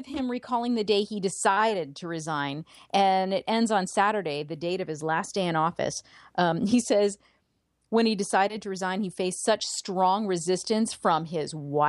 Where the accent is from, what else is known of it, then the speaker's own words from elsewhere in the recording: Maryland, United States; born there; And I was born in Maryland, so I was around the White House and all that stuff when Nixon was campaigning.